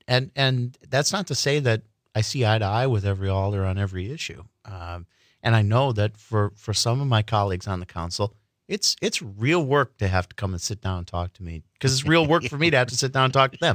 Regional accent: Appleton, Wisconsin, United States; So yeah, I grew up in Appleton, born and raised. Went through public school there. Graduated from North High School.

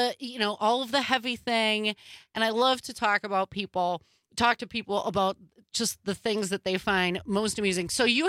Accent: Milwaukee, Wisconsin, United States; also born or lived in New York; And they will always be the Air Force One mids with the Velcro growing up in Milwaukee, those were Dookies.

